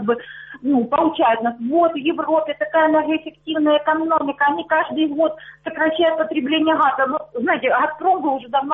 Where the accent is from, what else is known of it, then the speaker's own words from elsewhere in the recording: Luhansk Oblast, Ukraine; я с Луганщины.